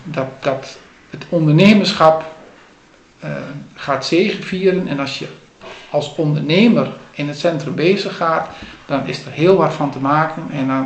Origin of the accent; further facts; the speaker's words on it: Overijssel, Netherlands; born there; Ik ben een geboren Sallander en Ommen is toch een mooi deel van Salland.